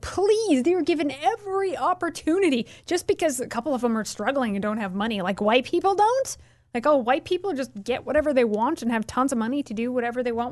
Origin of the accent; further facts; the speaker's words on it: Bend, Oregon, United States; I mean, I grew up in Bend, Oregon, which is gorgeous, you know.